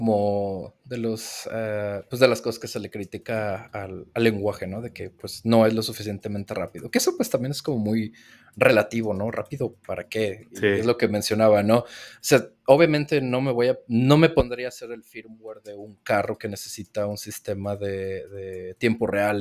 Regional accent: Guadalajara, Jalisco, Mexico; also born or lived in Colima; me mudé a Colima a trabajar en una de esas empresas y mucha gente curiosamente cree que soy de Colima, pero no, soy de aquí de Guadalajara, pero sí estuve casi 3 años viviendo en Colima

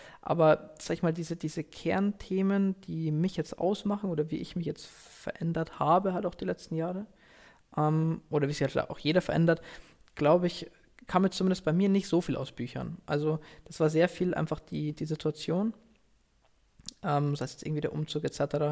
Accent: Bavaria, Germany; Also ich komme nicht aus München, sondern ich komme quasi aus dem Raum Nürnberg, Nürnberg-Regensburg.

